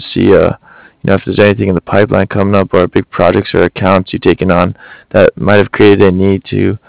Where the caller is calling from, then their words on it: Cardiff, Wales, United Kingdom; I'm calling here from Cardiff.